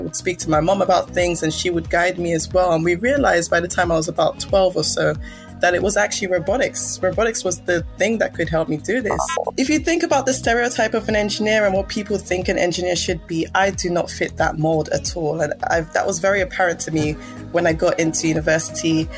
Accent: United Kingdom; born there; I am a Nigerian British born robotics engineer.

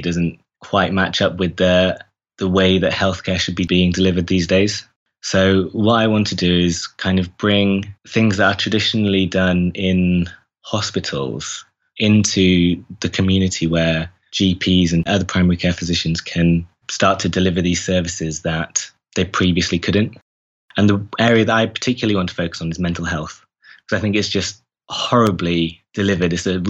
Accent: Lincoln, East Midlands, United Kingdom; Well, my dad is a GP, so he has his own practice in Lincoln, which is my hometown.

